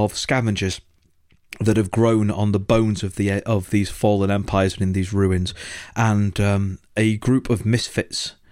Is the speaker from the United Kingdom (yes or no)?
yes; United Kingdom; We are British, as you may have gathered from our salubrious accents.